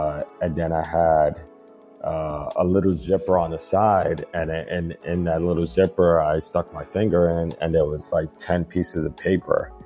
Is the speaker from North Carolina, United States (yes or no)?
no; New York City, New York, United States; I mean, I grew up in New York City, where it was, you know, very, very heavily drug infested neighborhood, where I grew up at.